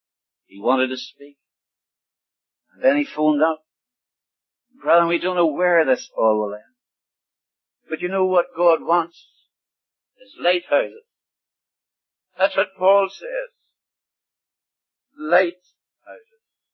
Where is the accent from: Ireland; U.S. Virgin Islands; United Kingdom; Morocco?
Ireland; And being Irish, I don't know how to retreat.